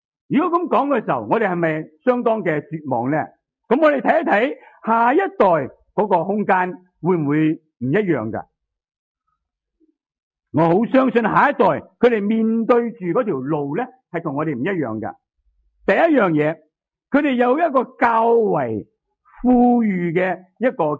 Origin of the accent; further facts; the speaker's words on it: Hong Kong; 那我们香港人呢也都是觉得能够买到屋、上到楼呢就是我们人生的目标。